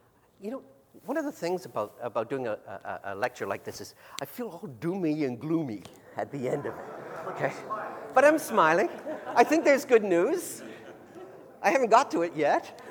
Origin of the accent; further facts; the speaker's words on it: Canada; I'm Canadian, all right?